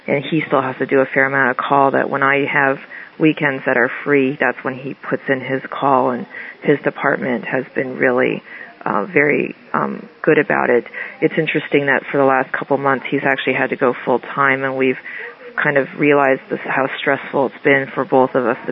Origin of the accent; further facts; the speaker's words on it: Ames, Iowa, United States; I grew up in Ames, Iowa.